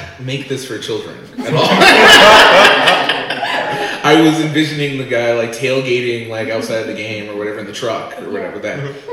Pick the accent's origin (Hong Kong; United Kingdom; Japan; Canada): Canada; Edmonton, Alberta; And I'm originally from Edmonton.